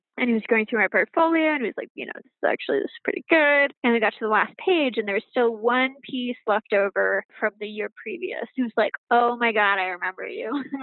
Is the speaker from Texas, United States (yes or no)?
yes; Texas, United States; moved away as an adult; also born or lived in London / San Francisco / Rhode Island; I'm a creative director at Meow Wolf currently. And I grew up in Texas. And then I was kind of all over the place as an adult. I was in London for a while, in San Francisco for a while.